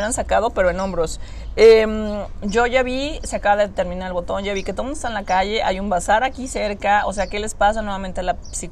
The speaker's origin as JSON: {"language": "Spanish", "town": "Tijuana", "region": "Baja California", "country": "Mexico", "tie": "born there", "said": "Yo nací en Tijuana, de hecho, pero bueno, eso no importa."}